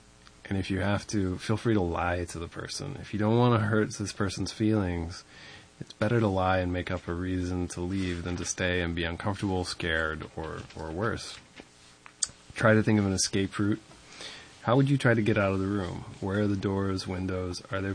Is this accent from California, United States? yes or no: yes; Laytonville, California, United States; I grew up in Laytonville, and when I was growing up there, there was, in many ways, a lack of resources for kids to get involved with activities that didn't involve alcohol and drugs.